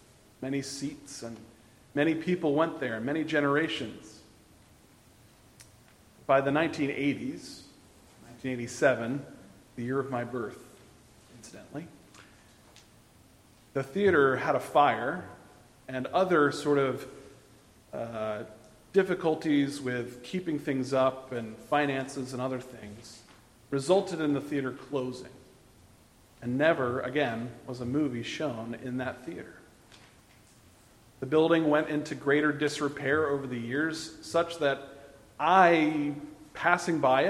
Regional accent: Lansdowne, Pennsylvania, United States; Well, in my hometown of Lansdowne, Pennsylvania, just west of the city of Philadelphia

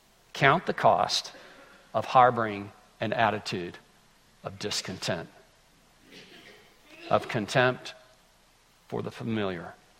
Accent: Greenville, United States; moving back to Greenville over 18 years ago to my hometown.

